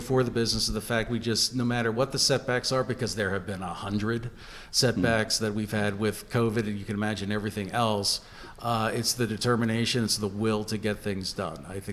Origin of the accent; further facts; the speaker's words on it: Johnstown, Pennsylvania, United States; born there; Okay, born in Johnstown